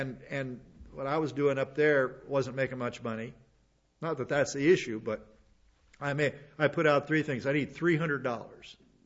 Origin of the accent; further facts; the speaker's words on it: Arkansas, United States; I thought I was in paradise because I came from Arkansas.